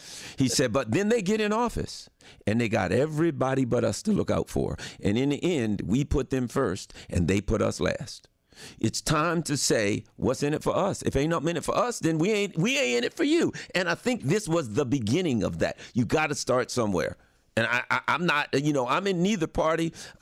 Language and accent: English; Canada; born there; Well, you know, I was born in Canada